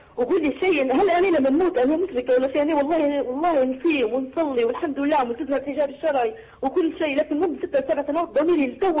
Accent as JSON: {"language": "Arabic", "country": "Libya", "said": "أنا من ليبيا"}